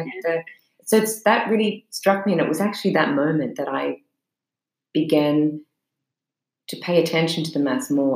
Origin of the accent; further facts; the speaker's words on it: Sydney, New South Wales, Australia; moved away as an adult; now in United States; And so I grew up in Sydney with my parents and a brother and sister.